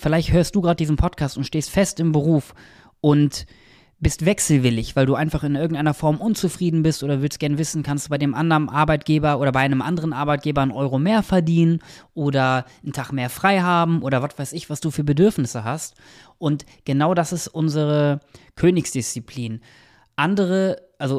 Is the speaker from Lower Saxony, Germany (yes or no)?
yes; Nienburg, Lower Saxony, Germany; bei der Sparkasse in Nienburg, meiner alten Heimatstadt.